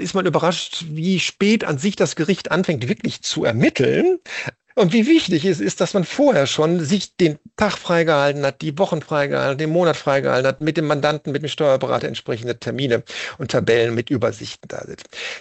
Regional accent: Essen, North Rhine-Westphalia, Germany; Ja, das hört mich als Essener natürlich besonders gerne, auch wenn Essen sonst nicht die schönste Stadt ist, aber meine Heimat.

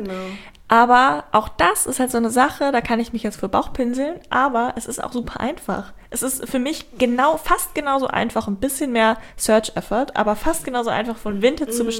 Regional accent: Braunschweig, Lower Saxony, Germany; Ich bin aus Braunschweig, wo ich herkomme, bis nach Hamburg gefahren

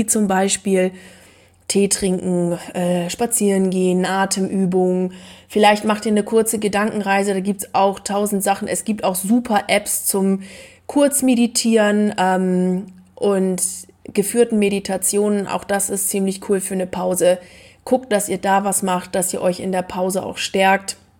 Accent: Lower Saxony, Germany; born there; als gebürtige Ostfriesin

